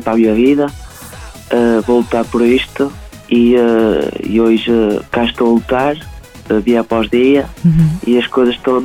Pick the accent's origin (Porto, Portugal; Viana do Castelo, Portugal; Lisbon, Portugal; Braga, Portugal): Porto, Portugal; Barrosas; porque é aqui na minha terra, é na Espírito Santo, em Barrosas